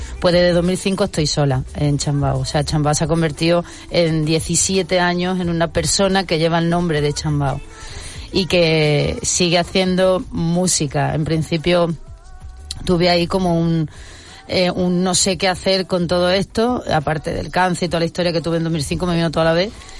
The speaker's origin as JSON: {"language": "Spanish", "country": "Spain", "said": "porque somos de España"}